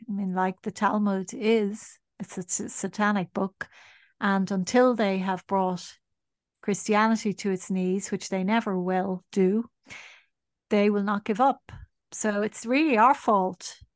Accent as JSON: {"language": "English", "country": "Ireland", "said": "But I mean, we as Irish people never have seen ourselves as white. this word is completely inappropriate to us because you cannot be anything but white if you are Irish."}